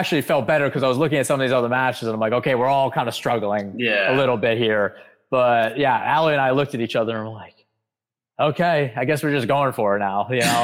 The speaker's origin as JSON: {"language": "English", "region": "New York", "country": "United States", "said": "I'm a New Yorker through and through."}